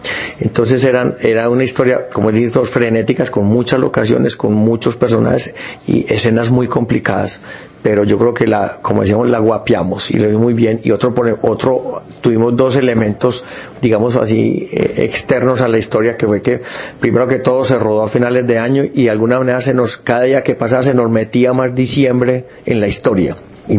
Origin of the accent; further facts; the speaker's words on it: Medellín, Antioquia, Colombia; obviamente yo soy de Medellín, vivo aquí